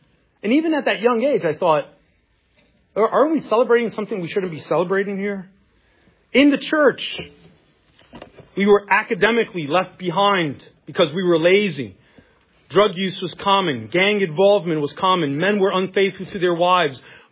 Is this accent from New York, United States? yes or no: yes; New York, United States; I grew up in Spanish Harlem, El Barrio.